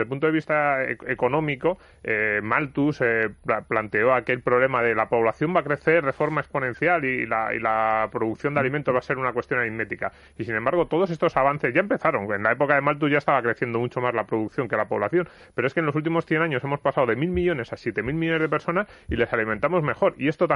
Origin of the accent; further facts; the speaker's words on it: Almería, Andalusia, Spain; now in Madrid, Spain; Yo que soy de Almería, quería hacerle una pregunta sobre esto